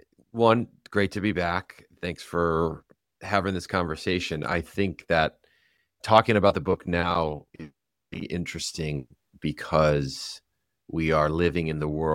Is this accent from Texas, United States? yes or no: no; Michigan, United States; Seth was from Nebraska. I'm from Michigan.